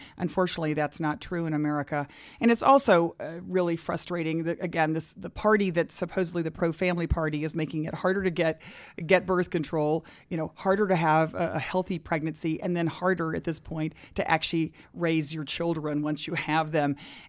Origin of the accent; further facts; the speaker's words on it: Texas, United States; And, what's really distressing to people in my home state is that actually the state has shut down family planning centers.